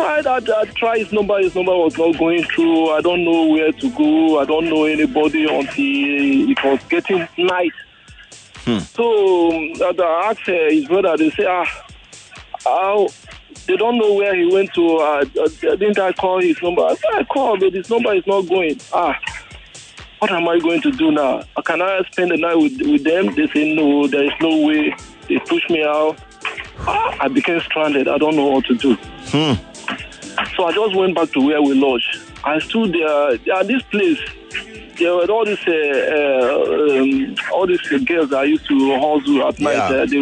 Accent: Benue, Nigeria; I'm from Benue State.

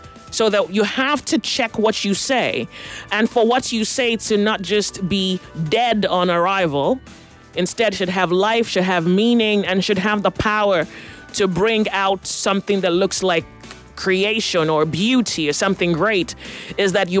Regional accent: Nigeria; I am Nigerian.

